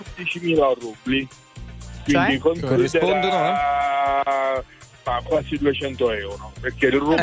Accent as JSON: {"language": "Italian", "town": "Ragusa", "region": "Sicily", "country": "Italy", "lives_now": "Cesenatico, Italy", "said": "io sono siciliano di Ragusa, ma vivo a Cesenatico."}